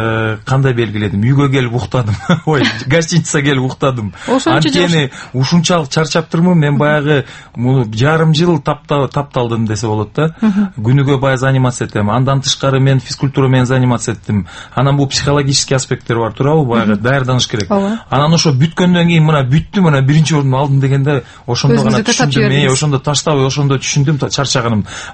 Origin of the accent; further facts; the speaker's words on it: Kyzyl-Suu, Issyk-Kul Region, Kyrgyzstan; мен эми айылда өскөнүм менен орусча айылда өстүм, Покровка деген, азыр Кызыл суу дейт. Анан эми ал жерде классташтарым көбүнчөсү орустар болчу, орусча чоңойдук.